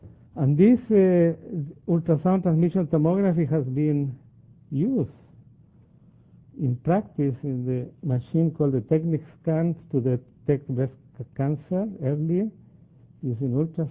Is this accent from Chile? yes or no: yes; Chile; I come from Chile originally that has given a lot of data, unfortunately, for earthquakes.